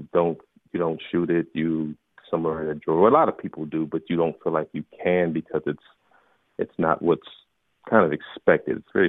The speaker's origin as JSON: {"language": "English", "town": "Buffalo", "region": "New York", "country": "United States", "tie": "born or raised there", "said": "I'm originally from Buffalo, New York, born and raised in Buffalo, New York."}